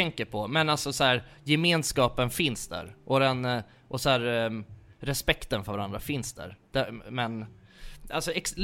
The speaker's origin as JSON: {"language": "Swedish", "town": "Nacka", "region": "Stockholm County", "country": "Sweden", "said": "det har aldrig varit någon slags något förtryck för att jag kommer från Nacka liksom"}